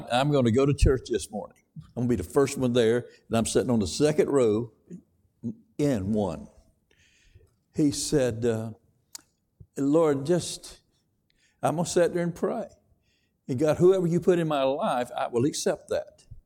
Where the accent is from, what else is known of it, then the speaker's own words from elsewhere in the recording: the South, United States; By the way, I was born and raised in the Bible Belt of the South.